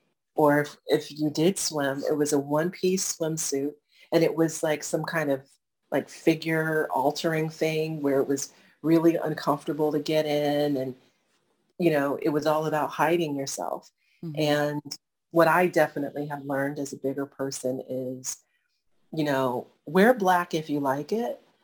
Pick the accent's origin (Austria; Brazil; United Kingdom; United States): United States; born there; I was born in the United States, I have a college education, blah, blah, blah.